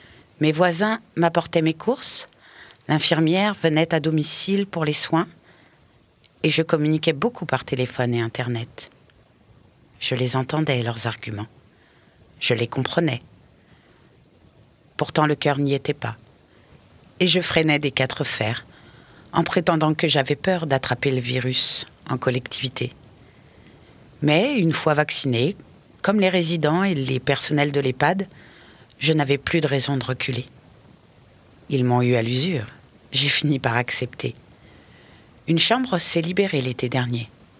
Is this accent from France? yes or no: yes; Hauts-de-France, France; mais je viens du Nord. Le plat pays n'a rien à voir avec les montagnes des Bauges.